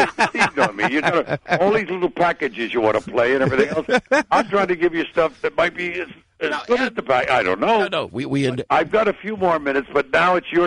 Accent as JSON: {"language": "English", "town": "Detroit", "region": "Michigan", "country": "United States", "tie": "born there", "said": "I didn't put that in the book. It has nothing to do with Johnny. I was born in Detroit."}